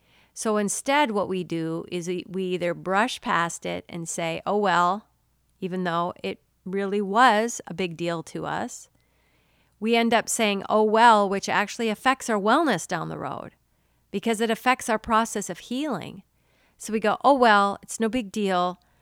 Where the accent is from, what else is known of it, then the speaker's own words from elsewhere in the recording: Northern United States, United States; And because I'm from the South, not anymore, I'm originally from the North, but all y'all, I desire it for all y'all with all my heart, really, seriously.